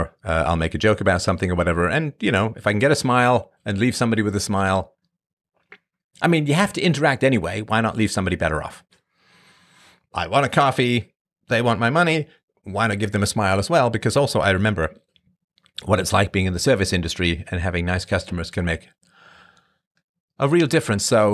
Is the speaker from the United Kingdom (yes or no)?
yes; England, United Kingdom; also born or lived in Ireland / Africa / Canada; I was born in Ireland. I grew up in England. I spent some time in Africa and then Canada.